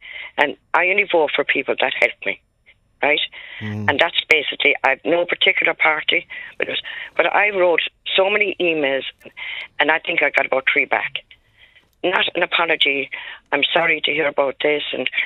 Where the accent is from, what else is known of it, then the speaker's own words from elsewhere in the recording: Ireland; We were born with a name, and we're still a human being. We're still Irish citizens. I was born, and I left home, and I was 21.